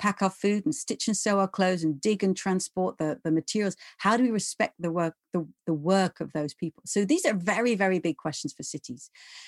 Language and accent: English; England, United Kingdom; I would never go around waving a flag saying I'm English or I'm from the UK, but I feel much more proud of the place I'm from.